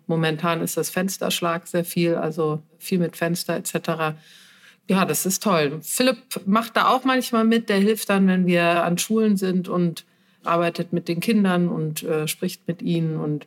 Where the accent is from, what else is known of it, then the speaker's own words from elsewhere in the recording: Cologne, North Rhine-Westphalia, Germany; Ich komme ja aus Köln, ich lebe auch wieder in Köln